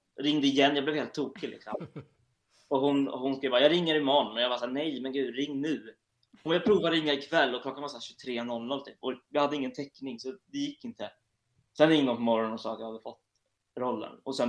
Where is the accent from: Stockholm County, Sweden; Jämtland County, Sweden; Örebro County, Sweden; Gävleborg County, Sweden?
Gävleborg County, Sweden; Gävle; Ja, men jag har två ursprung kan man säga. Jag är uppvuxen i Gävle.